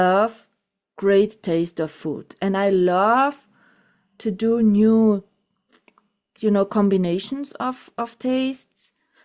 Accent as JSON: {"language": "English", "country": "Germany", "tie": "born or raised there", "second_language": "English", "said": "2 hours from my hometown here, there is a production company."}